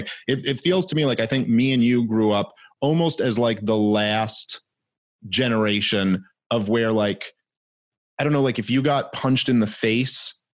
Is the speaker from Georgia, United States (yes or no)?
no; New York, United States; it just makes my blood boil, both as a New Yorker and someone who just believes in freedom.